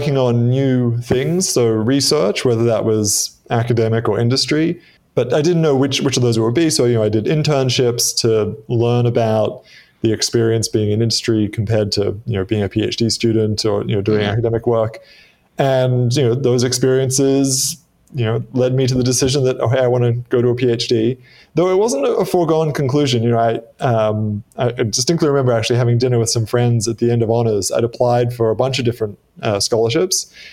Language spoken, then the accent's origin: English; Australia; accent: Australian; also born or lived in Midwest, United States; So my accent is not as Australian as you might expect.